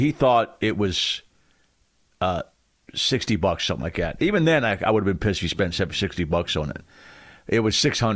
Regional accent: Pennsylvania, United States; from Pennsylvania, by the way. Pretty close. I'm only a couple hours.

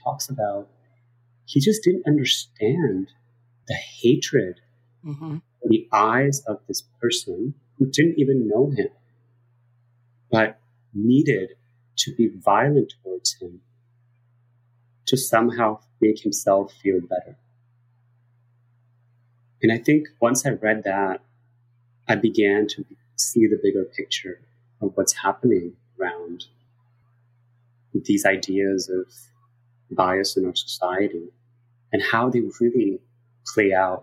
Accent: New York City, New York, United States; I can't remember how many times I've been told to go back to my country, you know, being an American.

